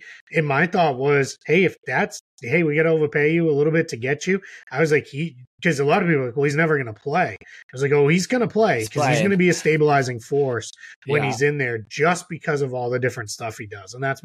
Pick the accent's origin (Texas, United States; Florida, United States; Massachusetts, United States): Massachusetts, United States; Boston; I'm a Celtics guy because I grew up in Boston.